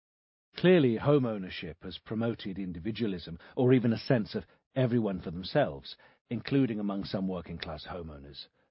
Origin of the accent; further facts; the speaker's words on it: Stockport, North West England, United Kingdom; I grew up in Stockport, a few miles from Purnell's former constituency